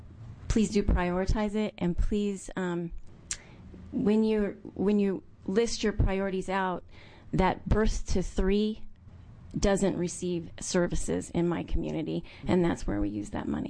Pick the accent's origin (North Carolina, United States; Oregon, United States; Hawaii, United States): Oregon, United States; I'm from Josephine County.